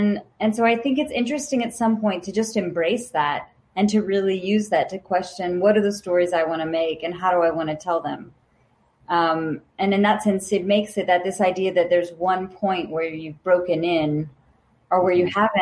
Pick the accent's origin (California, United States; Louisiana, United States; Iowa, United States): Louisiana, United States; And so when, you know, honestly, growing up in Louisiana, it didn't seem, and I know a lot of students in Guatemala might relate to this, but it didn't seem possible to work in the film industry